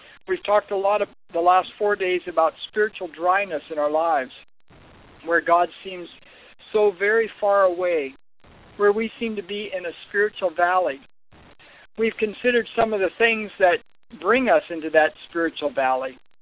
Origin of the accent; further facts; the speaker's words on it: Washington, United States; now in Idaho, United States; I'm originally from out west, born and raised in Washington State, before moving then to Idaho and living there for 16 years.